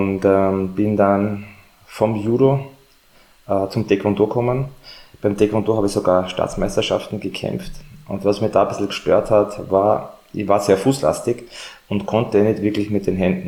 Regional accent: Graz, Styria, Austria; now in Salzburg, Austria; ich bin ja emigriert nach Salzburg, ja, von der Steiermark, ich bin ja Grazer.

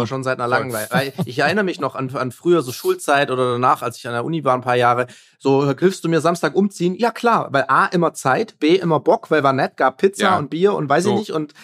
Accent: Baden-Württemberg, Germany; now in Mannheim, Germany; gerade bevor ich mit meiner Frau in Süden nach Mannheim gezogen bin, in ihre Heimatstadt, ich komme ja auch aus der Nähe von Stuttgart, also Süddeutschland hat für uns auch familiär Sinn gemacht

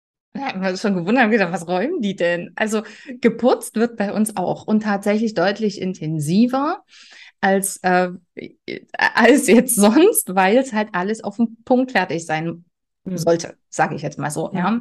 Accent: Saxony, Germany; weil wir kommen aus Sachsen, gar nicht so weit weg, das war in der Nähe von Berlin in Brandenburg

